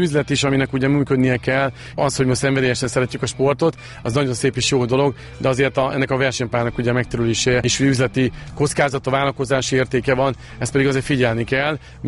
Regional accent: Nyíregyháza, Szabolcs-Szatmár-Bereg, Hungary; Nyíregyháziként ugye ott nem volt jelen nagyon ez a sport

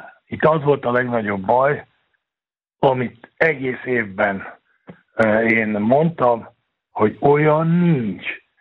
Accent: Szabolcs-Szatmár-Bereg, Hungary; born there; hát én vidéki vagyok, Nyíregyháza mellett születtem

